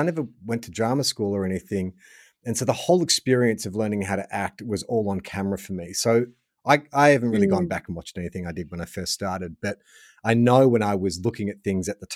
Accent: Melbourne, Victoria, Australia; I'm an Aussie. I was born in Melbourne,"

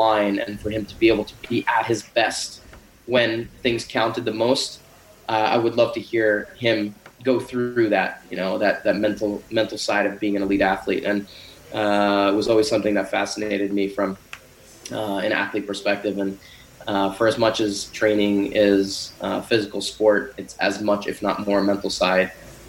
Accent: New Jersey, United States; When I was growing up, I was just a huge Chicago Bulls fan. I knew I grew up in New Jersey, and you know, I was a Nets fan as well.

